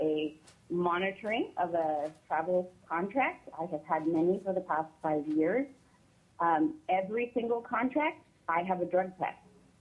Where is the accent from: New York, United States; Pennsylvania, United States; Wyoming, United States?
Wyoming, United States; I am from Wyoming.